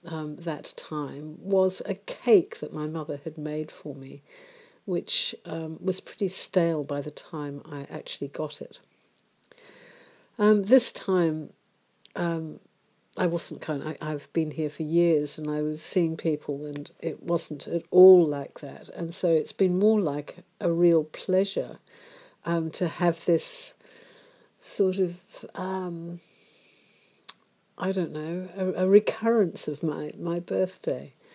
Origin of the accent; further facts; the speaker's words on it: Switzerland; moved away as an adult; now in London, United Kingdom; I was reminded of the first birthday I had after leaving home. I moved from Switzerland to England, to London, and absolutely nobody wrote to me on my birthday